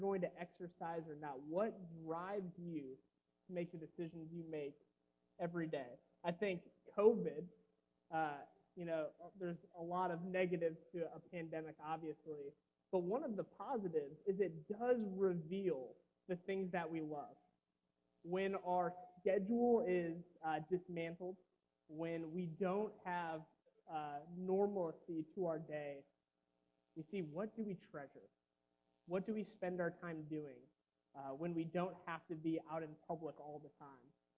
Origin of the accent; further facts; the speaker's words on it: Roselawn, Indiana, United States; And so I drive up from Evansville, Indiana, and I love being here. I grew up in Roselawn, became a Christian in college, and the rest is kind of history from there.